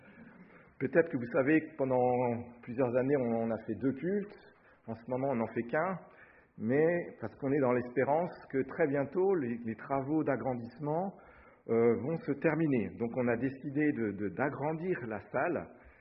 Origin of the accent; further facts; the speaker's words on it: Brittany, France; parce que on vient de Bretagne